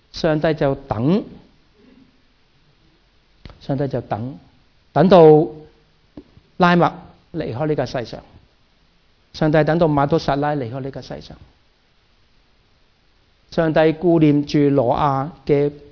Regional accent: Hong Kong; moved away; 就好似我嚟到香由香港嚟到嘅時候，我帶住香港嘅時間嚟到

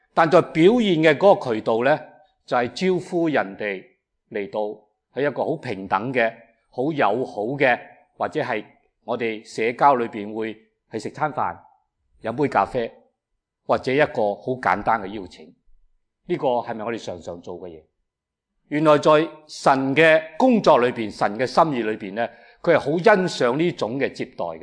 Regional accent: Guangdong, China; 净系我哋广东人讲广东话嘅

